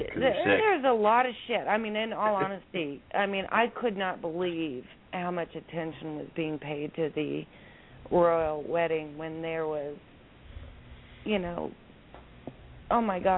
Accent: Pacific Northwest, United States; I come from the Pacific Northwest, and we have a very pioneer, open-thinking mentality out there.

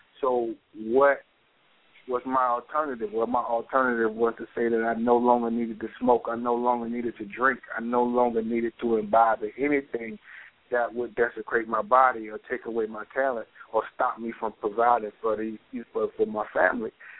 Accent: Daytona Beach, Florida, United States; I grew up in Daytona Beach, Florida, man, and Daytona is not a very big place from what we have to work with. And it was a real tight-knit place, like everybody knew everybody.

